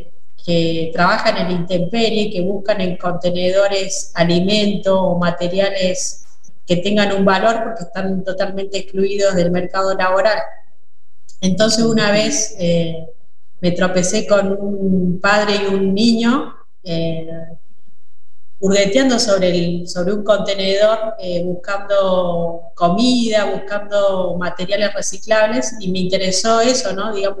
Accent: Jujuy, Argentina; Soy jujeña, así que el tema de la madre naturaleza es una cuestión cultural.

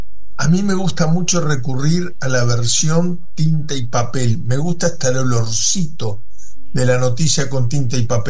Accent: Uruguay; yo soy uruguayo y ustedes argentinos

